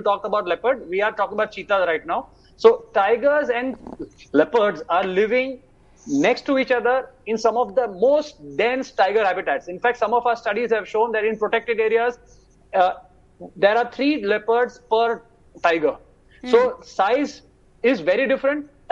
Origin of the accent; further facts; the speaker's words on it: Maharashtra, India; English is a second language; I come from Maharashtra